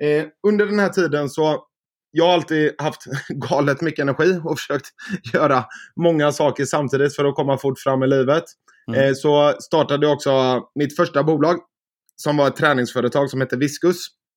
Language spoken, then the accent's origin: Swedish; Alingsås, Västra Götaland County, Sweden; now in Gothenburg, Sweden; Innan så kom jag från Alingsås där jag är uppvuxen. Efter gymnasiet så pluggade jag på Handelshögskolan här i Göteborg.